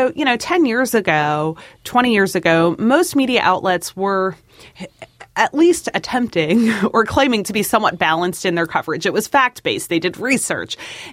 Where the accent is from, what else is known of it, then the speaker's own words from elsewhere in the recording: Canada; I can't vote anyways. I'm Canadian, but...